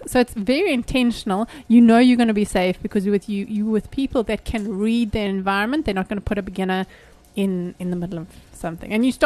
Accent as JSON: {"language": "English", "town": "Pretoria", "region": "Gauteng", "country": "South Africa", "tie": "born or raised there", "said": "I grew up in Pretoria, right? So I've migrated down."}